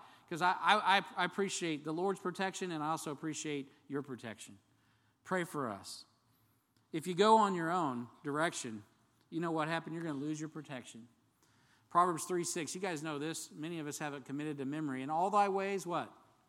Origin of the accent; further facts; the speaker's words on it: United States; In America, that's who we are in our mindset. I get it. I'm one of you.